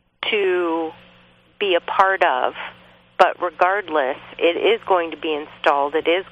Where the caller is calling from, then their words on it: Olympia, Washington, United States; I'm calling from Olympia, Washington.